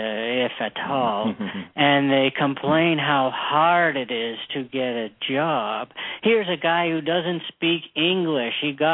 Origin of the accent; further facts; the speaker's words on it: Montreal, Quebec, Canada; I was born and raised in Montreal, amazing, great city